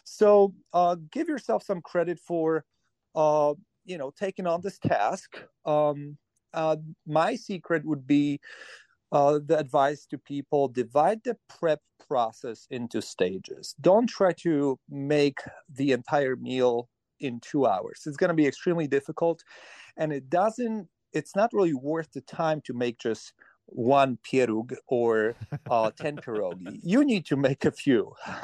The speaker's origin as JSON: {"language": "English", "country": "Poland", "tie": "born or raised there", "second_language": "English", "said": "Me and my family of four, we possibly went out to eat once in my entire life growing up in Poland with my mom, my dad, and my sister."}